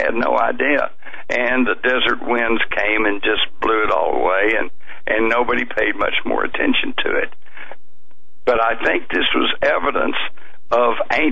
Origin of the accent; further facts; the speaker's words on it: Texas, United States; But, as a Texan, when I'm told to love my enemies, then I take that to mean if they're really bad, I mean really, really bad.